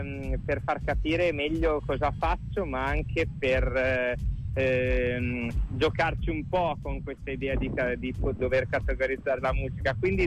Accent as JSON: {"language": "Italian", "town": "Cesena", "region": "Emilia-Romagna", "country": "Italy", "said": "io sono di Cesena e a Rimini da teenager ci ho passato diverso tempo"}